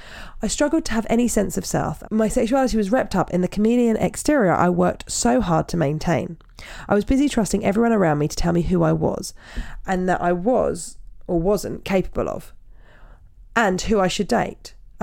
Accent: Canada; also born or lived in United Kingdom; I'm Canadian and have lived in the UK

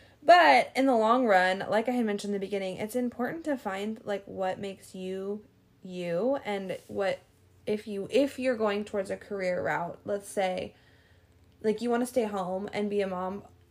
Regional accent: Arizona, United States; Yeah, so Grand Canyon University, from my home state, Arizona, does an amazing military spouse scholarship.

